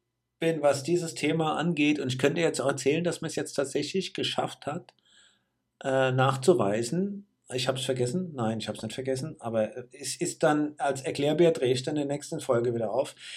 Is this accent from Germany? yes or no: yes; Rhineland-Palatinate, Germany; Ich bin doch kein Krummbeerpflücker, ich komme aus Rheinhessen. Wir sind Weinbauern, wir sind keine Krummbeerpflücker.